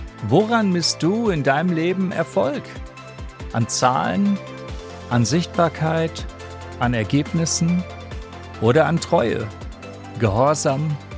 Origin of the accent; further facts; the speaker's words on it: Hamburg, Germany; aus Hamburg